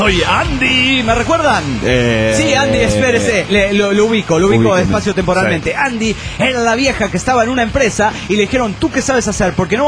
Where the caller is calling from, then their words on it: San Luis, Argentina; de San Luis, República Argentina.